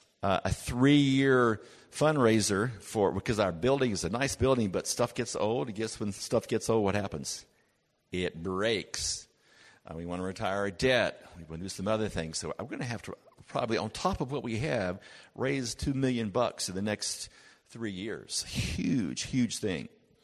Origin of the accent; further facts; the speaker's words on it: United States; moved away as an adult; now in Canada; Now, I ran into something as an American coming to Canada.